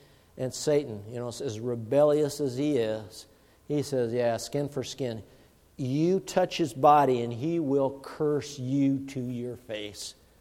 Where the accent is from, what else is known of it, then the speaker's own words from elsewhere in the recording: Long Lake, Minnesota, United States; Remember, I was brought up on Long Lake, Minnesota, in the Iron Range, and my folks were such that they're real givers.